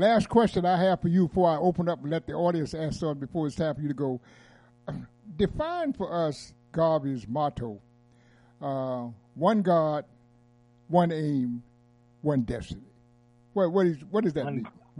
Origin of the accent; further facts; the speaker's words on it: Durham, North Carolina, United States; Right in my hometown where I was born, Durham, North Carolina, the major newspaper was called the Carolina Times